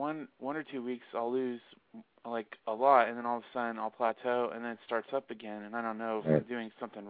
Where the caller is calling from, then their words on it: Ohio, United States; From Ohio.